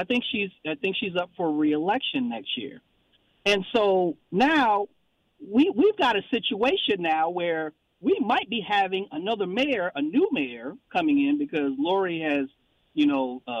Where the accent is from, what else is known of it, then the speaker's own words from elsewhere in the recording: Chicago, Illinois, United States; it is just really, really concerning me as a Chicagoan.